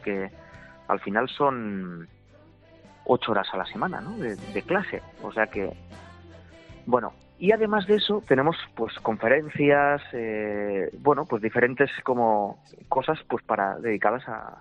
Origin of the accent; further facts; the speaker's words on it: Iturmendi, Navarre, Spain; yo soy natural de un pueblo muy pequeñito que no es muy conocido, Iturmendi, está al lado de Alsasua. Y yo tengo 47 años, me ordené hace 22 y nada, he estado en Estella